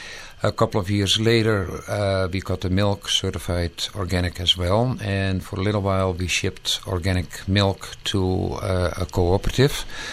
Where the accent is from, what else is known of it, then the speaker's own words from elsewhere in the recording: Netherlands; English is a second language; moved away as an adult; now in Canada; It all started in 1980 when we immigrated from Holland to Canada to the present location.